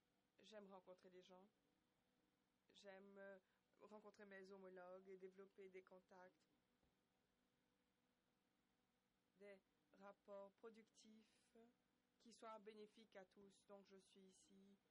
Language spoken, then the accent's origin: French; Costa Rica; Je suis du Costa Rica.